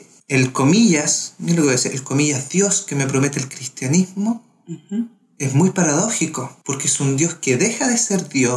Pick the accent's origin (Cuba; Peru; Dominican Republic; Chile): Chile; Soy chileno.